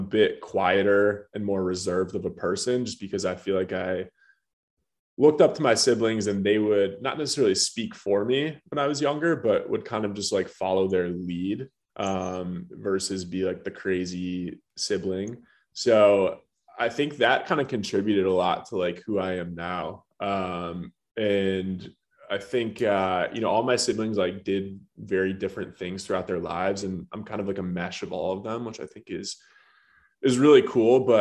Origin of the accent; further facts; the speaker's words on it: Michigan, United States; moved away as an adult; now in Texas, United States; A lot of fun growing up in Michigan, but it was pretty cold and chilly up there, as I'm sure you know from being from Indiana. And that's why I ended up moving down to Texas.